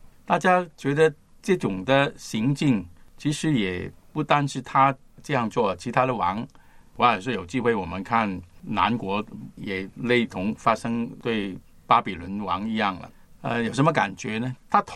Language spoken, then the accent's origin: Chinese; Guangdong, China; 我是广东人